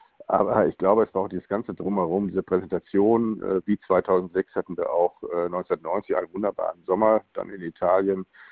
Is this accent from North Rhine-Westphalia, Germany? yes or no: yes; North Rhine-Westphalia, Germany; Und ich bin ja in der Nähe von Dortmund aufgewachsen.